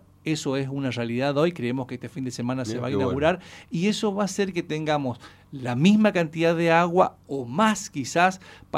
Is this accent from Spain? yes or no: no; Bermejito, Chaco, Argentina; Nosotros que nos criamos en un pueblo, hablo de mi pueblo Bermejito